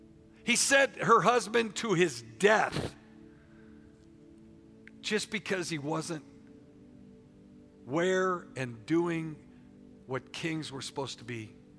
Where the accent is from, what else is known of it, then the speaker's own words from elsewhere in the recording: Oklahoma, United States; How about them apples? We're from Oklahoma. That's good grammar.